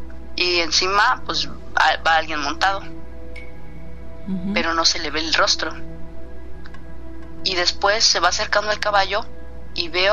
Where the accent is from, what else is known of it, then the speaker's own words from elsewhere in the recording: Mexico City, Mexico; now in Canada; Sí, de la ciudad.